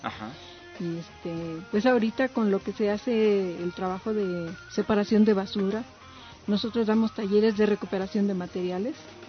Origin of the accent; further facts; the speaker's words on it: Mexico City, Mexico; yo me crié en el Pedregal de Santo Domingo cuando era un lugar virgen